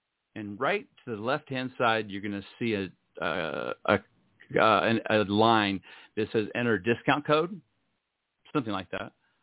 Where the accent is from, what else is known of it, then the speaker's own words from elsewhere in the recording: Ohio, United States; now in Las Vegas, United States; Las Vegas is a very, very interesting town. I grew up in Ohio.